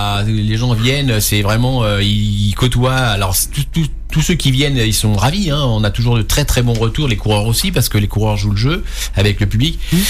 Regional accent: Île-de-France, France; je suis de l'Essonne

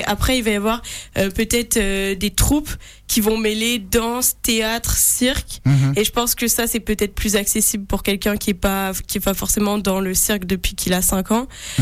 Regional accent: Canada; Mais par contre, moi je suis canadienne aussi.

